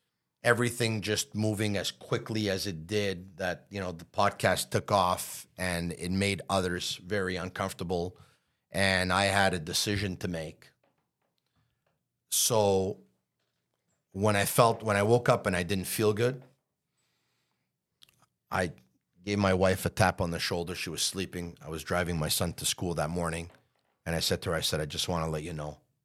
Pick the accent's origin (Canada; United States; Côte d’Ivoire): Canada; Montreal, Quebec; I grew up in Montreal.